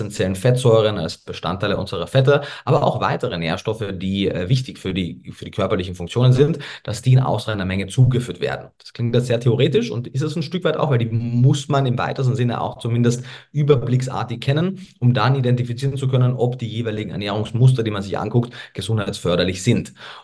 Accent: Austria; born there; also born or lived in Germany; wie man vielleicht oder vielleicht auch nicht hört, ich bin gebürtiger Österreicher, habe aber lange Zeit auch viele Jahre in Deutschland gelebt

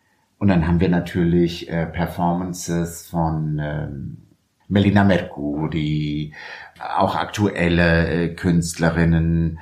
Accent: Frankfurt, Hesse, Germany; born there; Ja, ich bin in Bockenheim geboren.

